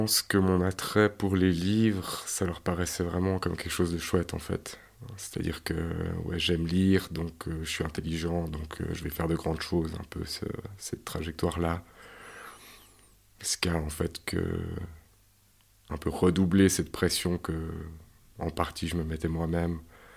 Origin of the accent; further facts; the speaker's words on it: Yverdon, Vaud, Switzerland; born there; Je suis né à Yverdon, dans une famille d'ouvriers